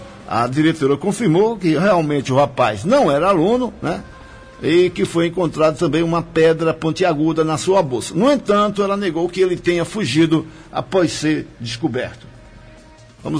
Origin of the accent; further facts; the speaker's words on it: Northeast Region, Brazil; Eu nunca nem saí do Nordeste, como é que eu vou saber como é a cidade da Argentina? Nunca fui nem em São Paulo.